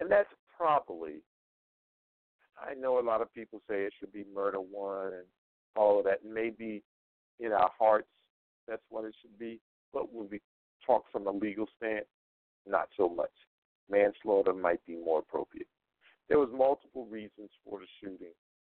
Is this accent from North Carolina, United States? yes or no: yes; North Carolina, United States; This happened in my home state of North Carolina. Now, North Carolina, similar to Nevada, is open carry state.